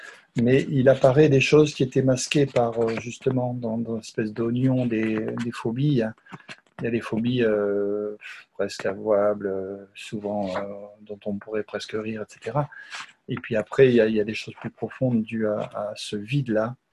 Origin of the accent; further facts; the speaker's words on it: Madagascar; now in Mayotte; Je pense à l'île d'à côté, hein, chez moi, à Madagascar par exemple, ou même ici dans des quartiers où très misérables, hein, encore, à Mayotte.